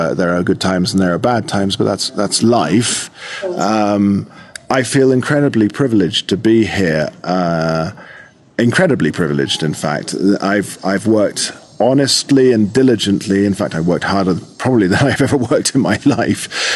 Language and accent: English; London, United Kingdom; I am a Londoner. I was born and raised there.